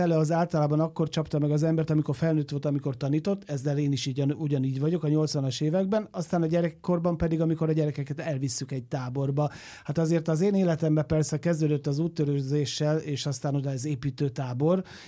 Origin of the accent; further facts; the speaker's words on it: Zala, Hungary; hogy én zalai gyerek vagyok